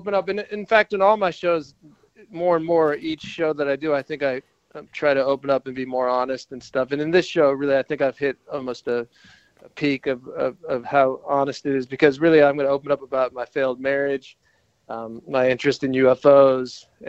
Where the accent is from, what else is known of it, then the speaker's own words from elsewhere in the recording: United States; now in Australia; Well, I am American, that's true.